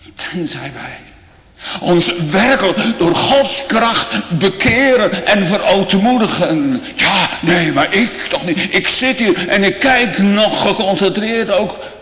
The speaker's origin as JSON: {"language": "Dutch", "town": "Urk", "region": "Flevoland", "country": "Netherlands", "tie": "born or raised there", "said": "ik ben geboren op Urk en getogen. En ik ben er ook echt wedergeboren geworden"}